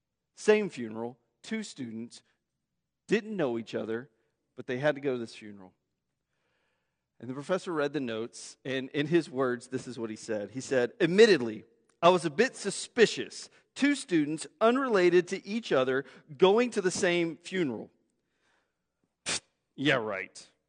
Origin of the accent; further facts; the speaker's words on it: San Angelo, Texas, United States; I mean, I think about how I was raised in San Angelo in West Texas with a certain way of seeing the world